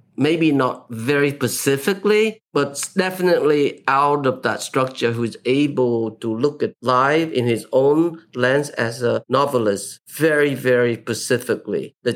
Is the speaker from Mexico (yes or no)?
no; Vietnam; now in United States; growing up in Vietnam, going through the war, labor camp experience, come to America, get stuck in the most impoverished, uncultured part of Bucks County.